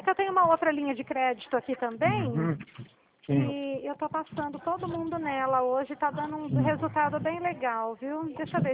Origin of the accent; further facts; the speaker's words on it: Dracena, São Paulo, Brazil; Isso, eu sou de Dracena.